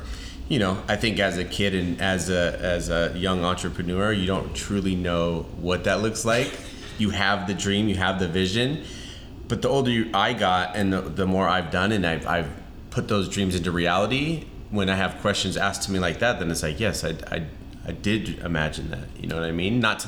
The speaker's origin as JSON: {"language": "English", "town": "Santa Rosa", "region": "California", "country": "United States", "tie": "born or raised there", "said": "So as a kid, I grew up in Santa Rosa, California, small rural town, and there wasn't much coming out of there."}